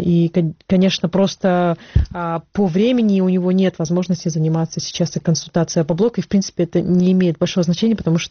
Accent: Crimea, Ukraine; Я крымчанка, да

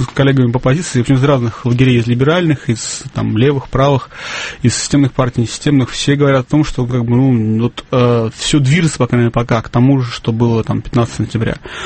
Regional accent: Saint Petersburg, Russia; Мы петербуржцы, не против флага Петербурга.

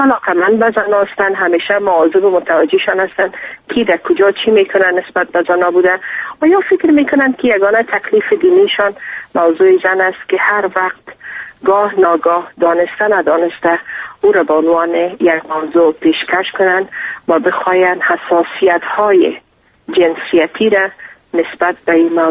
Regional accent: Afghanistan; به عنوان یک افغان و به عنوان یک مسلمان

